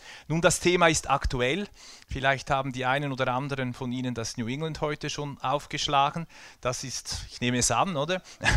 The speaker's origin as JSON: {"language": "German", "country": "Switzerland", "said": "Natürlich, ich komme aus der Schweiz und ich halte mich an die schweizerische Gesetzgebung."}